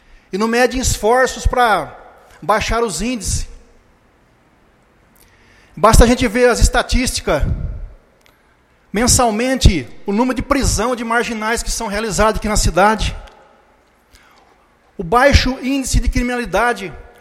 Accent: Garça, São Paulo, Brazil; quando eu fui transferido para a minha cidade natal, que é a cidade de Garça.

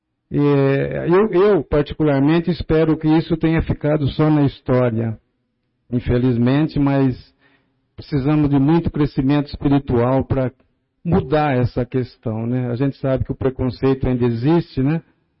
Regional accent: Marília, São Paulo, Brazil; also born or lived in Oscar Bressane; nasci aqui em Oscar Bressane, fui criado na região de Marília.

